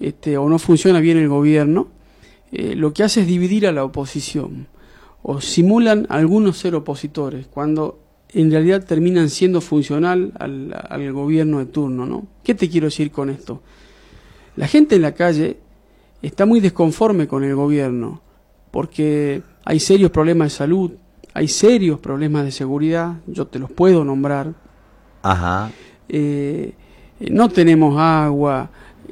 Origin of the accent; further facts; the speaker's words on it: Cafayate, Salta, Argentina; moved away as an adult; yo soy de Cafayate, yo soy egresado de la Escuela Normal Pública de Cafayate. Mis maestros de los Valles me dieron las herramientas necesarias para que yo me pueda ir a estudiar a la Universidad de Derecho a Buenos Aires